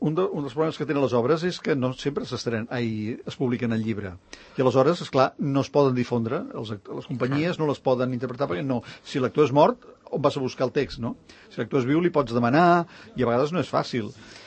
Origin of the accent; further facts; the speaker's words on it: Catalonia, Spain; som catalans i forma part de la joia de ser catalans